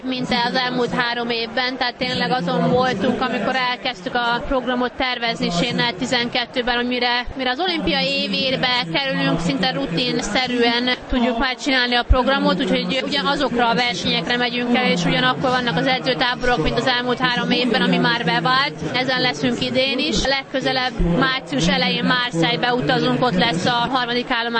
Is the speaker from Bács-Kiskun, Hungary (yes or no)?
yes; Bács-Kiskun, Hungary; Igazából ugye én is más Kiskun megyei vagyok